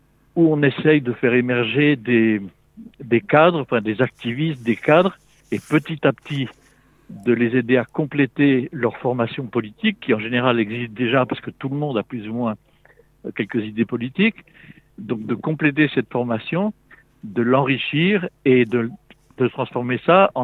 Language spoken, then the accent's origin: French; France; Un parti en France, enfin, on est français, nous, donc on parle en fonction des termes, disons, de la langue française et puis des références culturelles françaises.